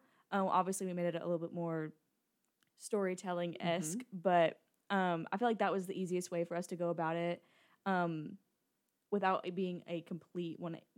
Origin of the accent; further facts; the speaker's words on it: Conway, Arkansas, United States; I'm from Conway, Arkansas.